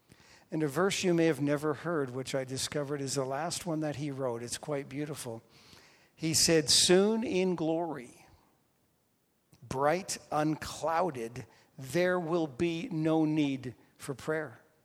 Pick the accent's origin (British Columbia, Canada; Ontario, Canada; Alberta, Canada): Ontario, Canada; and I'm from Ontario